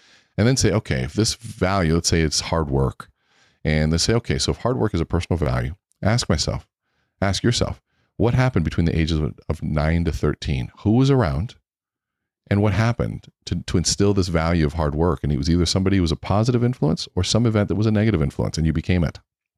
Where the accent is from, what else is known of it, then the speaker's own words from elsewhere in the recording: Minnesota, United States; also born or lived in Miami, Florida; So I was born in Miami, Florida, and moved to Minnesota when I was about 7 years old, and lived half-time Minnesota, half-time Miami, so I was about 16.